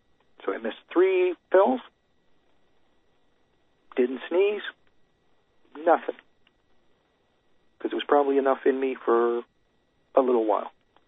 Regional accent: Canada; Till the next time … from Canada.

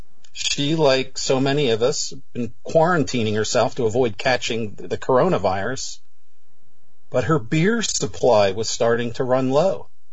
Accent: Pennsylvania, United States; It looks like good times are brewing for a beer-loving 93-year-old woman in my home state of Pennsylvania.

